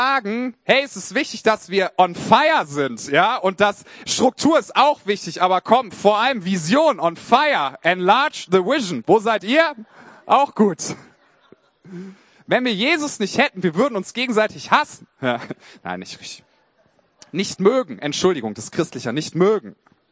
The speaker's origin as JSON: {"language": "German", "region": "Hamburg", "country": "Germany", "said": "Und dann zu sagen, ja, ich komme aus Hamburg, ne?"}